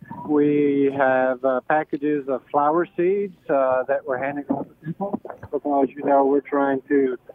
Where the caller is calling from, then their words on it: Indian Trail, North Carolina, United States; I am calling from Lake Park in Indian Trail.